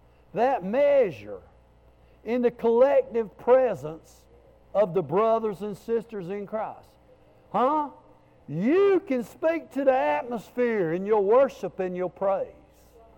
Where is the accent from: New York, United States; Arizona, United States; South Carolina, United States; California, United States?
South Carolina, United States; Dillon; I used to go to Dillon. I grew up in Dillon, played for Dillon.